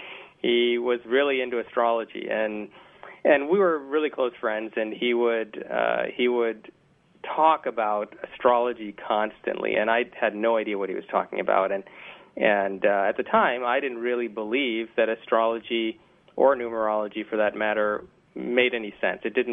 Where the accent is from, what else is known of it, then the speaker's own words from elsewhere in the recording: India; I'm originally from India